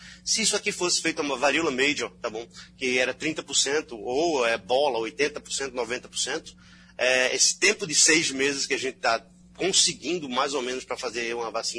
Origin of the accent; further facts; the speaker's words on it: Belgium; Eu sou belga também, estou sendo brasileiro e belga.